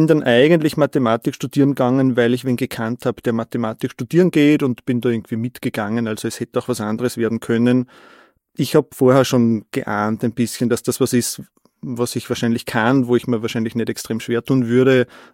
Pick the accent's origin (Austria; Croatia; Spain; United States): Austria; Steyr, Upper Austria; Also ich komme aus Steyr in Oberösterreich und ich habe dann an der TU Wien studiert, Mathematik studiert.